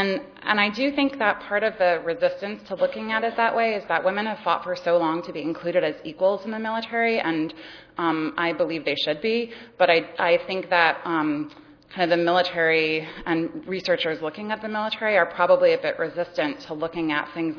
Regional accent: Ohio, United States; I'm also from Ohio.

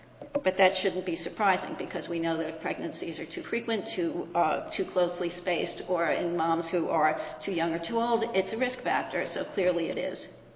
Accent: New York City, New York, United States; I come from New York City. There are lots of hospitals, but in many parts of the country, there aren't.

